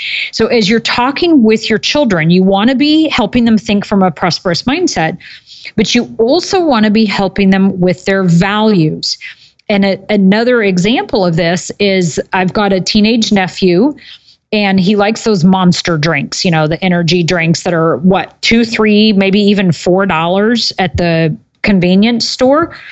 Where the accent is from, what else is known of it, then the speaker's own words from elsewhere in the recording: Oregon, United States; but I'm from Oregon, we call them filberts